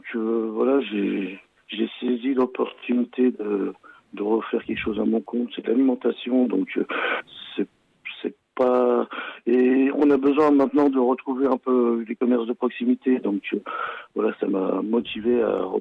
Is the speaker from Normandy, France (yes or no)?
yes; Normandy, France; moi je suis originaire de Normandie et j'ai essentiellement baigné dans le commerce avec mes parents. Donc, arrivé en 2006 en Chartreuse